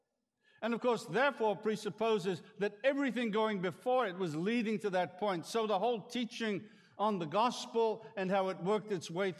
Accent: United Kingdom; I'm still a British subject, by the way. You can probably tell.

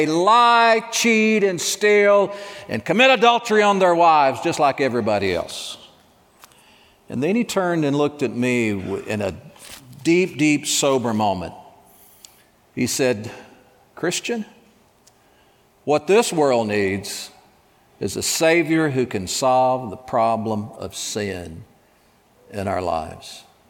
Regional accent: Alabama, United States; I grew up in the Deep South in Alabama, and my mother made sweet tea that was to die for.

